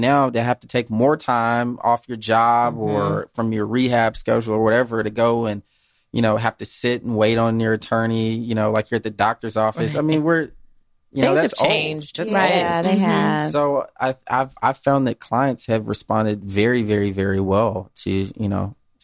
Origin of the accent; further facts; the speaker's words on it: Atlanta, Georgia, United States; I am. Born and raised in Atlanta.